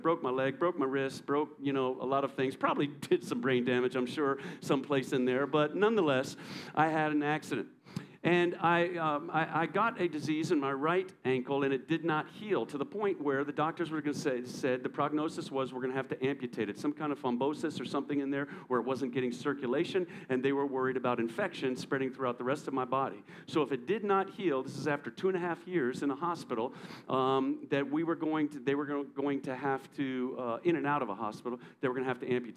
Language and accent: English; New York, United States; And I remember I was brought up in New York, and so my mother, we were Catholic